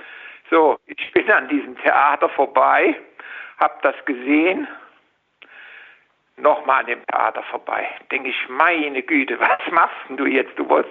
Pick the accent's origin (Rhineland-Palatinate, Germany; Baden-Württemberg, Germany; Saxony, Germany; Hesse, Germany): Rhineland-Palatinate, Germany; Neuwied; Aber ich mit meinem Gedanken, wie das bei uns in Neuwied war. Wir hatten da eine Kneipe, die hieß Leuchtturm